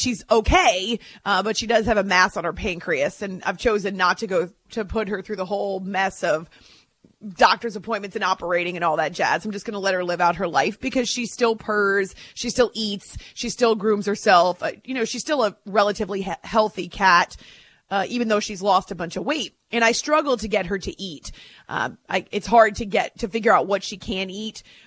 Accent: Concord, New Hampshire, United States; Yes, I grew up in Concord.

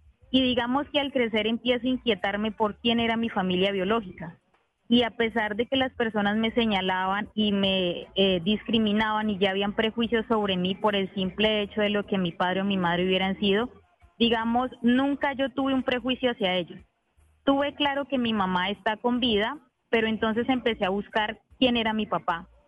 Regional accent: Caldono, Cauca, Colombia; soy indígena Nasa del Resguardo San Lorenzo de Caldono, al nororiente del departamento del Cauca.

